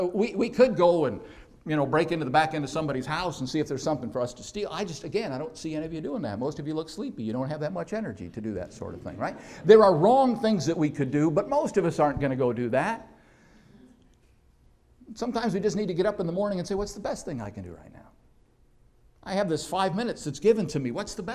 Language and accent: English; United States; this is a cultural distinction that I've learned there that bothers me as an American, and I know it's my problem.